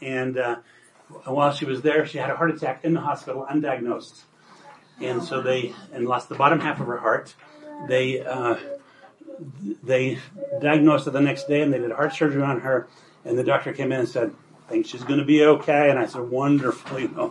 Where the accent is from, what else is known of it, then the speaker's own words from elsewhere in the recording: Inkom, Idaho, United States; We're from Pocatello. I was raised in Income, raised with 9 siblings in a 2-bedroom house with no indoor plumbing, up Buckskin, or up Rabbit Creek, if you have any idea where that is.